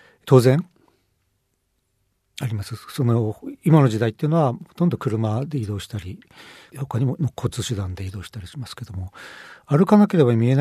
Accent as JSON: {"language": "Japanese", "region": "Saitama", "country": "Japan", "tie": "born or raised there", "said": "私は埼玉県で生まれ育ってますので"}